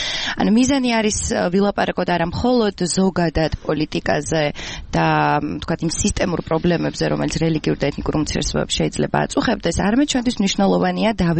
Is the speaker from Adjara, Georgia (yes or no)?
yes; Adjara, Georgia; დაიბადე და გავიზარდე მაღალმთიანაჭარაში